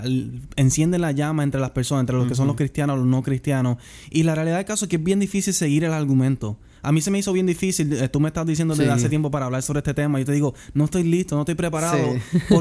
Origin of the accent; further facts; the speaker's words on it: Puerto Rico; nosotros somos ciudadanos puertorriqueños